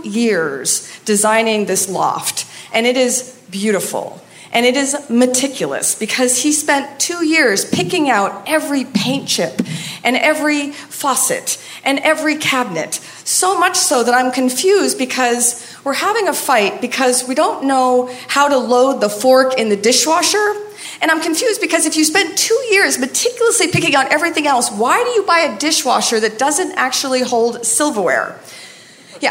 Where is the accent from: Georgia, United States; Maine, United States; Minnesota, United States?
Maine, United States; his family from Iran and how I'm from Maine and how we just love architecture.